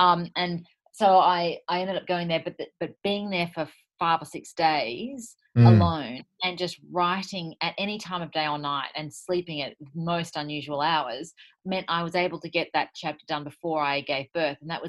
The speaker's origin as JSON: {"language": "English", "town": "Sydney", "region": "New South Wales", "country": "Australia", "said": "I'm from Sydney"}